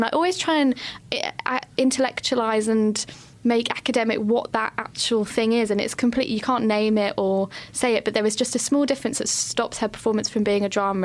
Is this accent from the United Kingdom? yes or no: yes; United Kingdom; It's really interesting how we, our kind of instinct as human beings is to be really cynical, as British people, to be really cynical